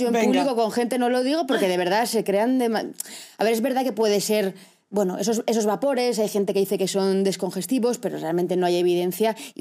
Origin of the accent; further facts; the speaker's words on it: Castilla-La Mancha, Spain; soy de Castilla-La Mancha y allí somos productores a tope